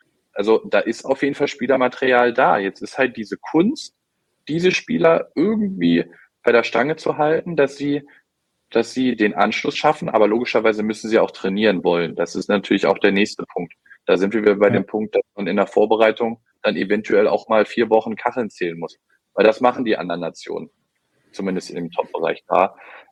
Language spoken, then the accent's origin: German; Potsdam, Brandenburg, Germany; Ich als Potsdamer